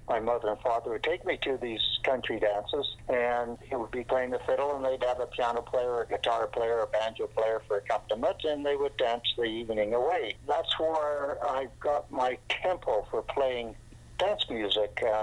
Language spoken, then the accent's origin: English; Kelowna, British Columbia, Canada; Kelowna was my hometown. I got to play on the Kelowna radio station, and then the other stations asked me to play there too.